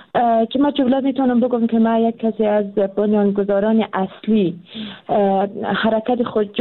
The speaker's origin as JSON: {"language": "Persian", "region": "Daykundi", "country": "Afghanistan", "tie": "born there", "said": "من متولد افغانستان هستم، ولایت دایکنی متولد شدم و دانشگاه من با پنتون دنیا خوندم در کابل در افغانستان و سطح تحصیلات من تا درجه لیسانس هست"}